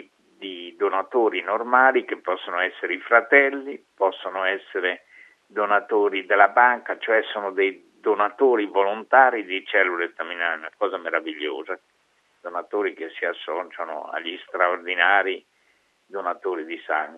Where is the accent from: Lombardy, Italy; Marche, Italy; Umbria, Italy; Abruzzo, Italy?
Lombardy, Italy; siccome sono un bergamasco molto testardo